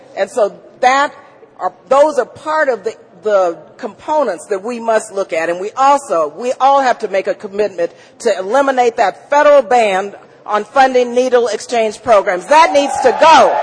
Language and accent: English; Oakland, California, United States; In my hometown of Oakland, California, and I'm really proud of Oakland